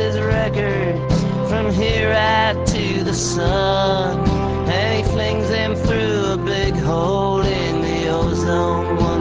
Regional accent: Midwest, United States; No, I grew up in the Midwest.

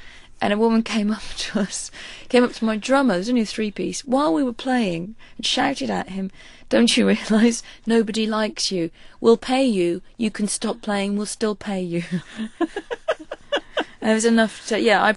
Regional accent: South West England, United Kingdom; where I grew up in Dorset, I mean, it's very usual for families to stay living near each other.

